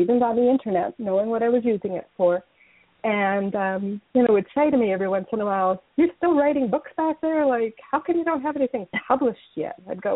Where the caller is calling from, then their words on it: British Columbia, Canada; I'm calling in from British Columbia, Canada. My husband and I have a small 40-acre farm in the Kootenai region, and we just love living here, and that's where I'm calling from.